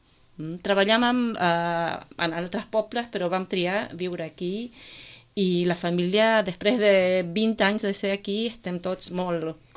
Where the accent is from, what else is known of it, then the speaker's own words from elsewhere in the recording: Buenos Aires, Argentina; nosaltres venim de Buenos Aires, del Río de la Plata